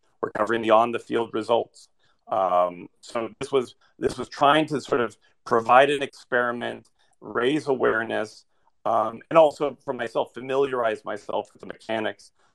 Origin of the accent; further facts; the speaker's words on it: New Mexico, United States; moved away; Though I don't live there anymore and I didn't attend the school, I am from New Mexico, so I picked the University of New Mexico